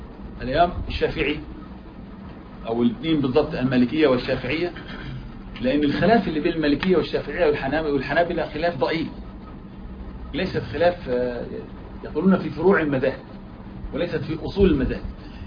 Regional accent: Egypt; احنا نسميه كمصريين عندنا هنا بيع الحرق،

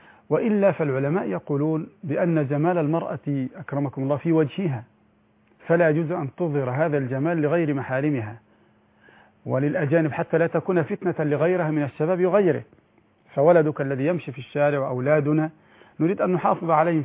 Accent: Egypt; في عندنا في مصر قطعتان

